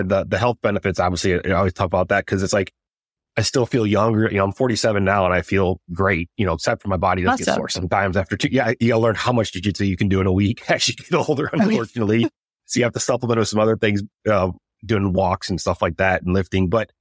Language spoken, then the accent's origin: English; South Dakota, United States; now in Dallas, United States; I grew up in South Dakota in the Midwest.